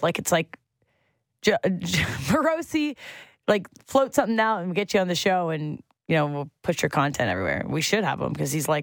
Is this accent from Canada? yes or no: yes; Canada; There's, like, a vested interest of being a Canadian citizen and loving that this team made it to the world stage.